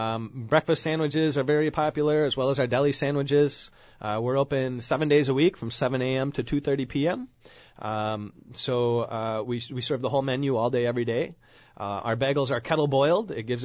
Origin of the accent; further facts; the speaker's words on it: Hortonville, Wisconsin, United States; So I'm originally from the Appleton area. I grew up in Hortonville here